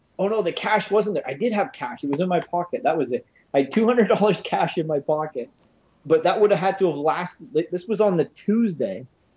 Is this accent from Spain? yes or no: no; Canada; I still don't know how I'm proving to them that I'm Canadian, but maybe if I drop a few A's and here and there, they'll let me in.